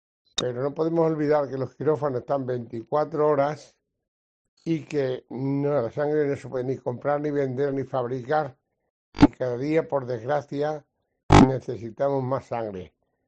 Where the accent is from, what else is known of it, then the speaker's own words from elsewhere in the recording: Extremadura, Spain; debemos estar orgullosos como extremeños y extremeñas